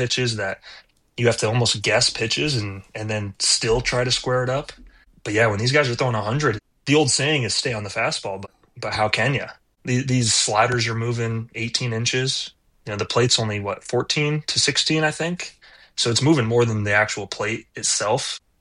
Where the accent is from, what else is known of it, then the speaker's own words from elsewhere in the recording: Rapid City, South Dakota, United States; also born or lived in Deadwood; I grew up in Rapid City, born in Lee Deadwood, a little smaller town even before that.